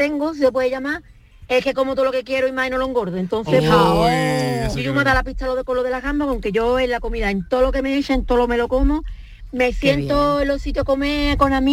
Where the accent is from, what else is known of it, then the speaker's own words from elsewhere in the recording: Sanlúcar de Barrameda, Andalusia, Spain; now in Jerez de la Frontera, Spain; yo llevo 20 años viviendo en Jerez y yo soy de Sanlúcar, vivo en Jerez, llevo 20 años